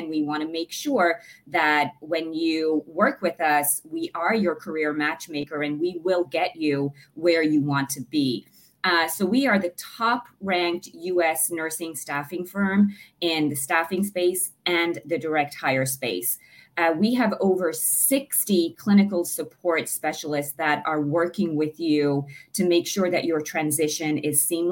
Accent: Ireland; moved away as an adult; now in United States; Probably can tell from my accent, like Sinead, I am an immigrant as well, coming from Ireland. Arrived in the US

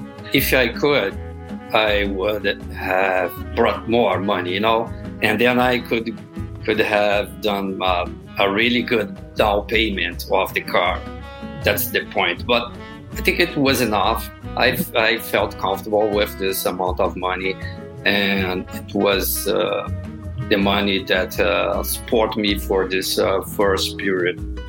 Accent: Brazil; now in Fargo, United States; I'm from Brazil. I've been living here in Fargo, North Dakota, in the Midwest for 4 months now.

